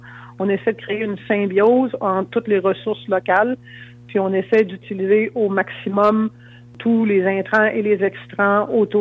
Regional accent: Quebec, Canada; c'est excessivement important de faire un lien avec le fait qu'on est Québécois et qu'on est fiers de l'être.

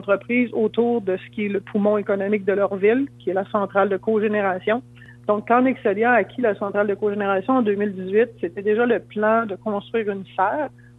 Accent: Quebec, Canada; c'est excessivement important de faire un lien avec le fait qu'on est Québécois et qu'on est fiers de l'être.

